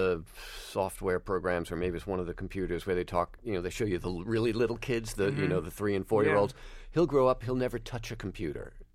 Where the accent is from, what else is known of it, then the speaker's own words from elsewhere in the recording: New York City, New York, United States; I grew up here in New York, and I'm very kind of, I have a kind of regional pride for my city